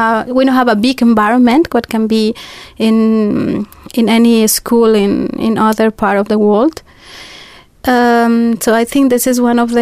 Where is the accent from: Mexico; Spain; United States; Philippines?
Mexico; I am a Mexican.